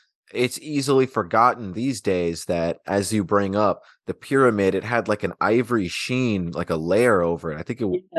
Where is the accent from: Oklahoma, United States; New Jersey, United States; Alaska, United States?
Alaska, United States; Anchorage; Most of my family's from Georgia, so I come from the South, even though I was raised in Alaska, in Anchorage, for most of my life.